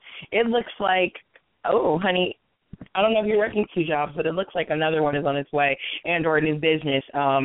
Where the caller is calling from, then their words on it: Ohio, United States; I'm calling from Ohio.